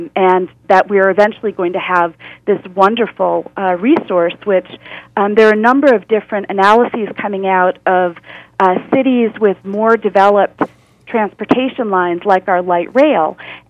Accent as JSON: {"language": "English", "town": "Boston", "region": "Massachusetts", "country": "United States", "said": "perhaps this is because I'm from Boston, where our big thing."}